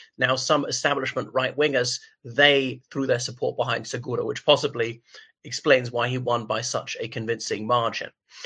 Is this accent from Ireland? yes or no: yes; Ireland; from Ireland.